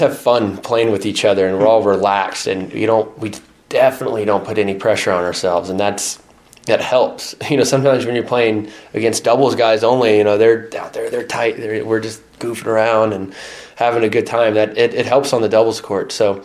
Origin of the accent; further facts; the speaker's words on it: United States; And so as an American to be able to every year suit up and take those courts